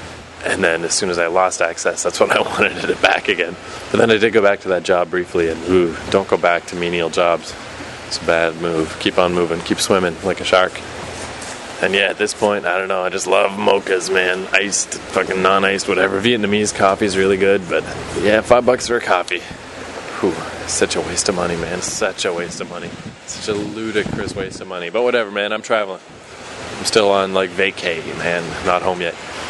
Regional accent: Fredericton, New Brunswick, Canada; And then in my hometown, fucking forget about it. Fredericton, there was nothing.

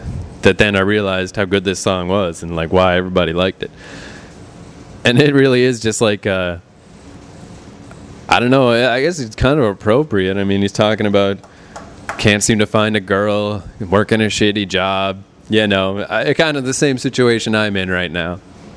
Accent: Fredericton, New Brunswick, Canada; now in Vancouver, Canada; Not here, I'm in Vancouver. Back in my hometown in Fredericton.

